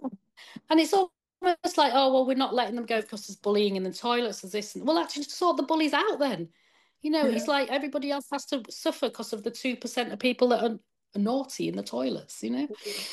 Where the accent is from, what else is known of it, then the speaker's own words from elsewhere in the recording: Leeds, Yorkshire and the Humber, United Kingdom; No, God hasn't sent me. I come from Leeds, you know.